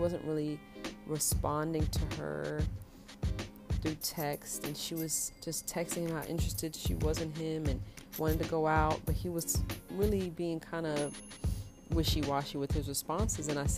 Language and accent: English; New York City, New York, United States; Some of that brashness comes from my growing up in Brooklyn. We tend to be very blunt and honest and open with how we express ourselves.